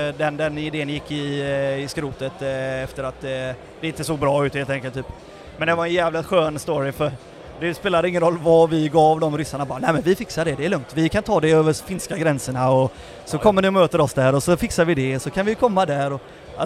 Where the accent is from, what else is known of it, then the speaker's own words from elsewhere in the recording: Sweden; jag är från Sverige